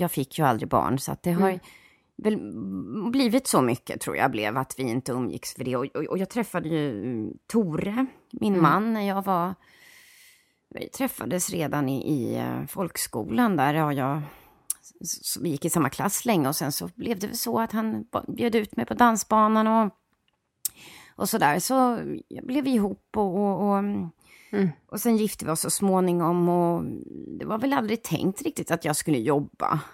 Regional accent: Björkhagen, Stockholm County, Sweden; Jag är ju 67 år då, så att jag växte upp i Björkhagen, Hammarbyhöjden, på Ystadsvägen, i de radhusen där

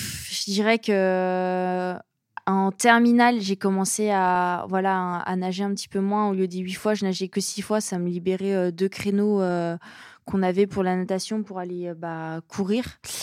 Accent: Chambéry, Auvergne-Rhône-Alpes, France; Du coup, je viens de Chambéry, donc du coup, voilà.

